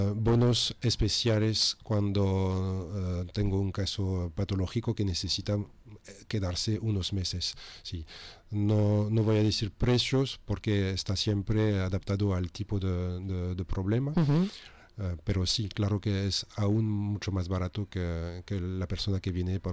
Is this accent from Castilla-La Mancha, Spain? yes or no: no; Moncofa, Valencian Community, Spain; Sí, me he trasladado al centro de Valencia, en mi pueblo, en Moncofar.